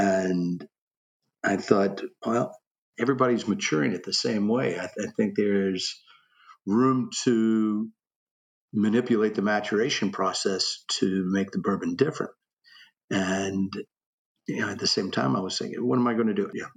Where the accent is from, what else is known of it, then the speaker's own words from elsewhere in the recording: Kentucky, United States; Well, I was born in Kentucky, so I've been here most of my life. I was gone for about a dozen years. Other than that, this is what I've called home.